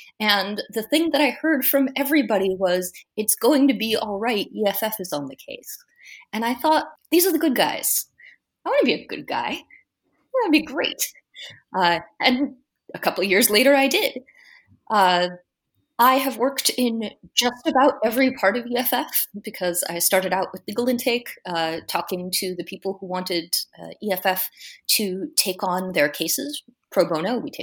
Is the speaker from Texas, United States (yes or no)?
no; California, United States; At the same time, I grew up in Silicon Valley. My parents were geeks.